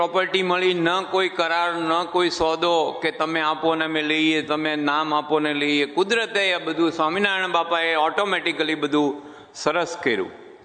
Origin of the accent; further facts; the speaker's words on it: Ahmedabad, Gujarat, India; હું અમદાવાદી છું, ફી લીધા વગર કાંઈ છોડું એવો માણા નથી.